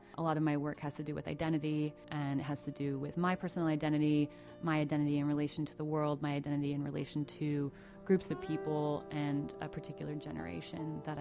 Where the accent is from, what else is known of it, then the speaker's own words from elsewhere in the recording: Williamsport, Pennsylvania, United States; I'm from Williamsport. I grew up in Loyal Sock, and I graduated from Loyal Sock High School in 2000.